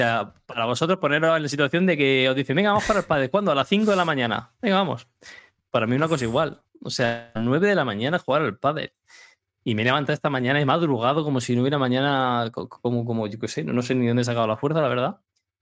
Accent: Region of Murcia, Spain; como buen murciano.

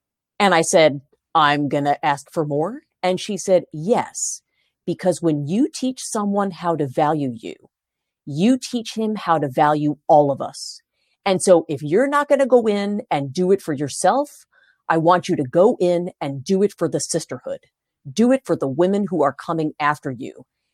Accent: Huntington, New York, United States; also born or lived in Brooklyn; I was born in Brooklyn, first of all, which I think explains a lot, right? And I grew up in a town called Huntington on Long Island, New York.

